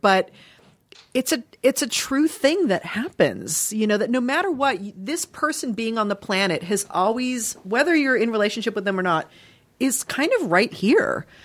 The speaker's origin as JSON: {"language": "English", "town": "Dayton", "region": "Ohio", "country": "United States", "tie": "born there"}